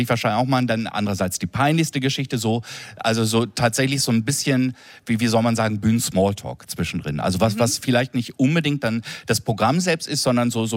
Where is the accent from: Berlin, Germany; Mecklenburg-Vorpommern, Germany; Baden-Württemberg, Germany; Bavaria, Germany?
Berlin, Germany; Und als Berliner an so einen Ort zu kommen, das ist so...